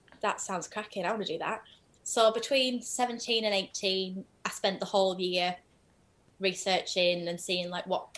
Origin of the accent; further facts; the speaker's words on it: Darwen, North West England, United Kingdom; I'm from a little tiny area that's like in between Preston and Manchester. To say that my hometown's Darwin.